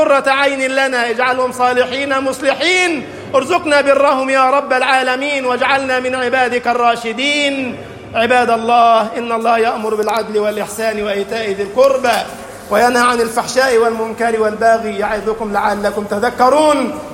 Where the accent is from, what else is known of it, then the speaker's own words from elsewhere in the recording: Egypt; اجعل بلدنا مصر أمناً أماناً، سخاءً رخاءً